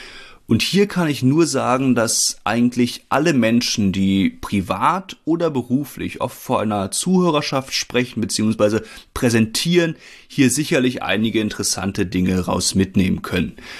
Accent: Berlin, Germany; Geboren wurde ich 1992 in der Hauptstadt in Berlin. Dort bin ich auch 20 Jahre lang aufgewachsen. Dort bin ich zur Schule gegangen.

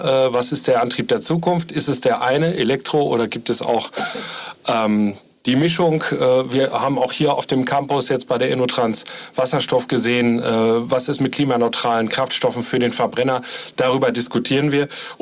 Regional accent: North Rhine-Westphalia, Germany; In meiner Heimatregion im Münsterland

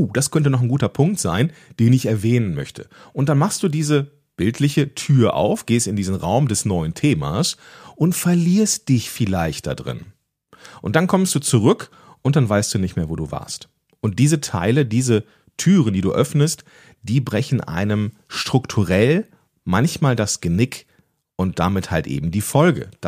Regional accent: North Rhine-Westphalia, Germany; wie man hier am Niederrhein sagt, wo ich aufgewachsen bin.

